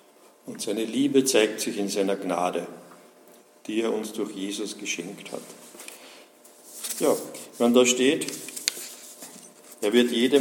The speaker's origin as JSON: {"language": "German", "country": "Austria", "said": "Bei uns in Österreich sagt man ja, das letzte Hemd hat keine Taschen."}